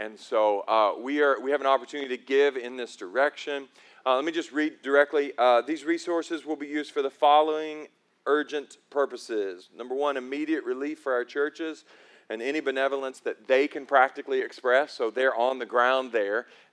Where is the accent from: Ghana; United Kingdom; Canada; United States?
United States; the South; I'm from the South. I'm from here, y'all.